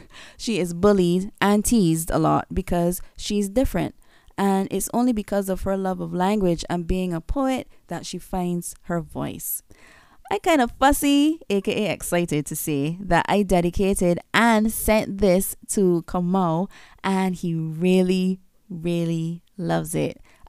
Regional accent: Barbados; from Barbados

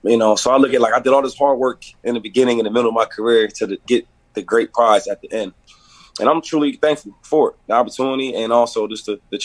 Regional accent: Harrisburg, Pennsylvania, United States; Yeah, because I'm from Harrisburg. That's about an hour away. So that was like my hometown team.

